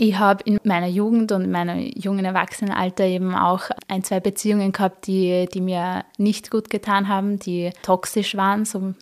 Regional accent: Schwertberg, Upper Austria, Austria; also ich komme aus Schwertberg

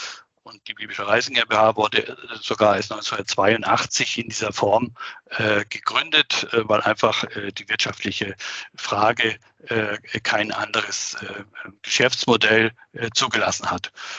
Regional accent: Schleswig-Holstein, Germany; anschließend eine Woche in meiner alten Heimat in Norddeutschland, ganz nahe an der Flensburger Förde.

